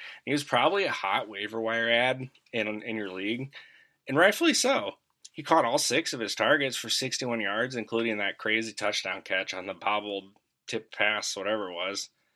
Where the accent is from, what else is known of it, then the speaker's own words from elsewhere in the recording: Midwest, United States; Now, I'm a Midwesterner myself